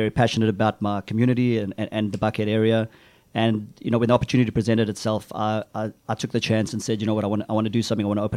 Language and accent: English; South Africa; moved away as an adult; Yeah, I'm from South Africa.